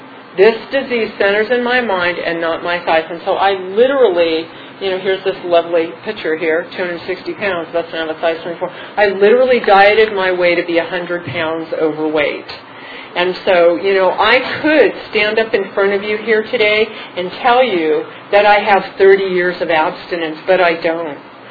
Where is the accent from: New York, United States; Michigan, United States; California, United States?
California, United States; Glendale; And you know, when I was a little girl, I was born and raised in Glendale, California